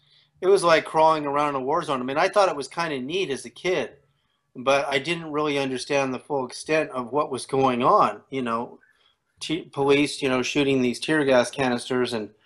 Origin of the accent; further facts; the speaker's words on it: California, United States; also born or lived in Canada; I was born in Canada in 1961, and I have four brothers, and my dad was getting his PhD in psychology at Berkeley, so we all moved there. And growing up in California in the 60s